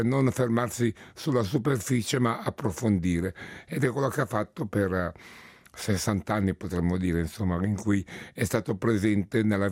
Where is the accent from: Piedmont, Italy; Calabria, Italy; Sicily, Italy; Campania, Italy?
Campania, Italy; Naples; born there; io di nascita sono napoletano, quindi ho il secondo legame forte con il meridione è Napoli oltre la Sicilia.